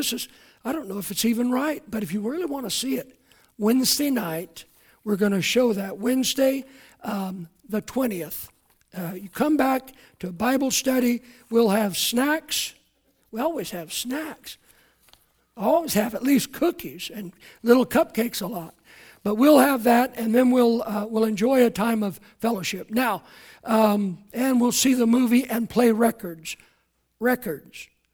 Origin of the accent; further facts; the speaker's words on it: Harlan, Kentucky, United States; And I thought, that's my hometown, Harlan, Kentucky. I was born in the brick hospital there.